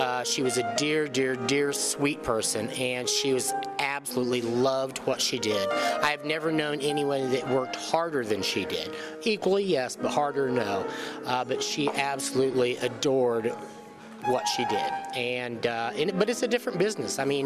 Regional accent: Huntington, Indiana, United States; I'm from Huntington. In fact, I came to Ball State and graduated and never left.

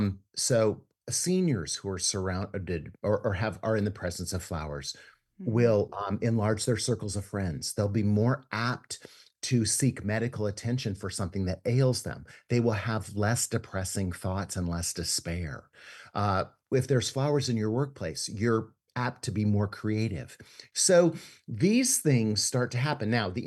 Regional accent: Fremont, Nebraska, United States; In Fremont, Nebraska.

